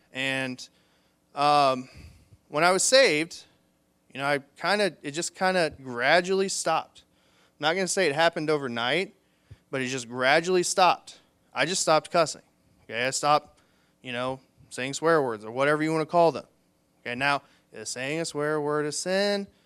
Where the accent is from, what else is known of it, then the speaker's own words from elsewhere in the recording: Mexico, United States; I grew up here in Mexico and did not grow up in the church, okay? Went to Mexico Senior High School